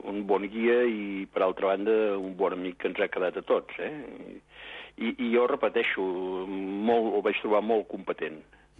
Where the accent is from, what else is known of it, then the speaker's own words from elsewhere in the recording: Girona, Catalonia, Spain; No, jo sóc de Girona.